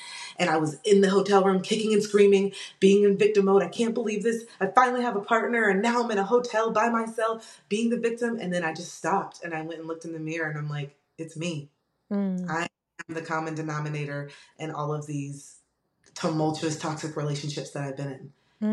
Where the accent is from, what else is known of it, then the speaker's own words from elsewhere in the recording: Tampa, Florida, United States; I was just very unhappy and still in Tampa, Florida. Had never left my hometown, traveled a lot, but never lived anywhere else but my hometown.